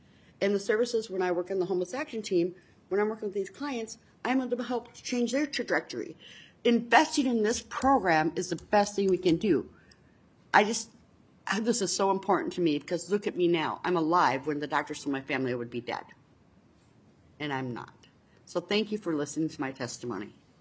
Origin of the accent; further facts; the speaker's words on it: Brooklyn Park, Minnesota, United States; I'm from Brooklyn Park, Minnesota.